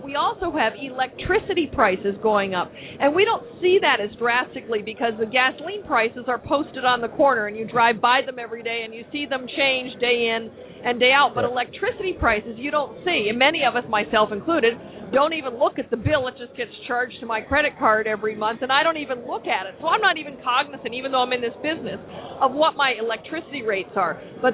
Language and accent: English; New Mexico, United States; Mitt Romney's energy plan was just released on Thursday in my home state of New Mexico.